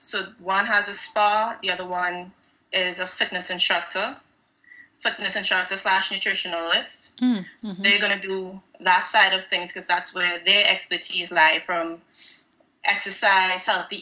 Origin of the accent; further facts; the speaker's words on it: Trinidad & Tobago; Oh, I am from Trinidad.